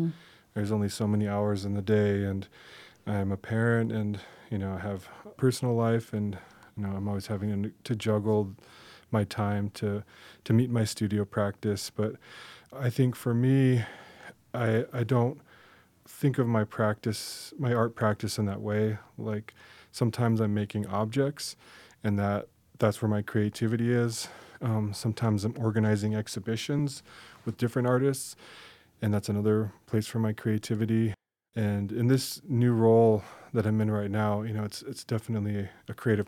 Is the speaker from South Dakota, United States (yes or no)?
yes; Rapid City, South Dakota, United States; So I grew up in Rapid City, South Dakota. I grew up going to the Doll as a little boy.